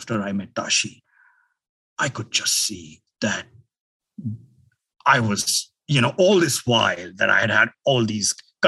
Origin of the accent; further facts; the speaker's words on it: India; moved away as an adult; now in United States; I grew up in India, got a fellowship to study in England, and got my PhD from the University of Michigan.